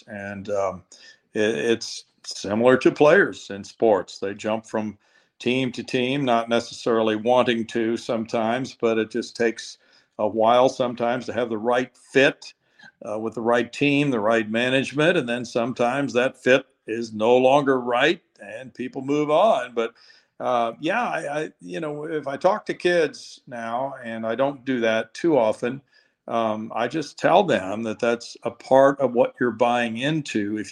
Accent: Missouri, United States; And I was growing up in Missouri then, and I was a Cardinal fan

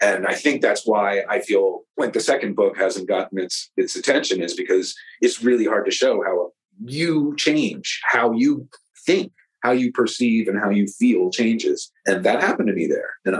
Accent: Virginia, United States; And I'm from Virginia. And this is all happening out in Idaho.

